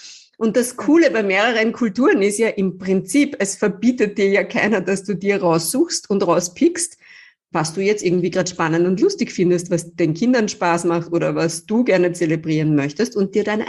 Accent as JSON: {"language": "German", "region": "Upper Austria", "country": "Austria", "said": "Also ich komme zum Beispiel ursprünglich aus Oberösterreich."}